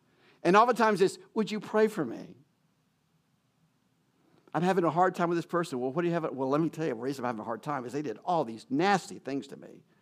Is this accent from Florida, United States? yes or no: no; Atlanta, Georgia, United States; We grew up in Atlanta, moved down to Macon for a while, you know, and came up here.